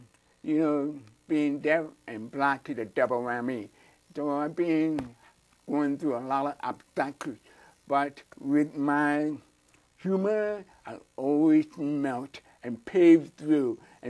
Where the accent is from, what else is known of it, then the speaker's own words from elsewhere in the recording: St. Louis, Missouri, United States; born there; I was born in St. Louis, Missouri, and I have four brothers and two sisters.